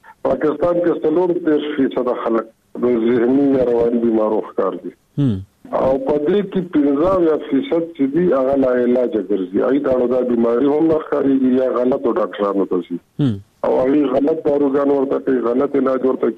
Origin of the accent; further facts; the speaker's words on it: Afghanistan; زه پښتون یم. او خپل خپل تعارف … هم زموږ د افغانستان